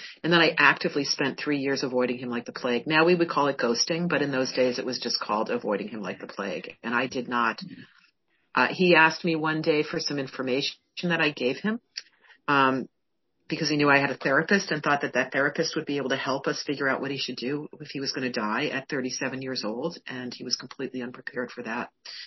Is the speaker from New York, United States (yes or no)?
yes; New York, United States; now in California, United States; I was from New York living in California.